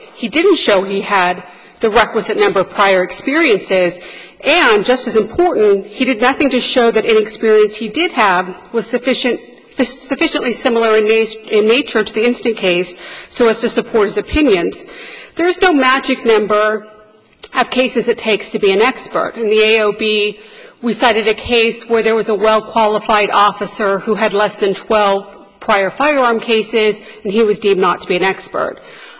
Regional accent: Los Angeles, California, United States; I'm not from Phoenix. I'm from Los Angeles.

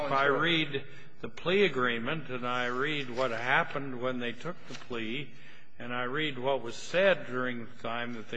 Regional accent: Idaho, United States; I don't know. I'm just from Idaho.

